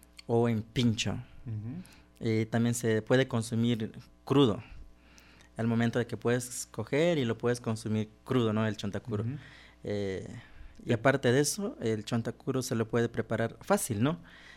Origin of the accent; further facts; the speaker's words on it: Archidona, Napo, Ecuador; Yo soy de pueblo Quichua de Rucuyacta, soy de Cantón Archidona